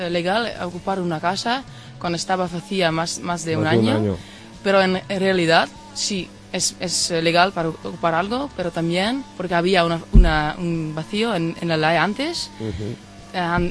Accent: Amsterdam, North Holland, Netherlands; Spanish is a second language; Yo soy del oeste de Ámsterdam.

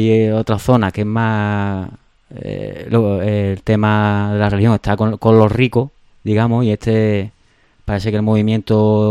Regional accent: Huelva, Andalusia, Spain; Soy de Huelva.

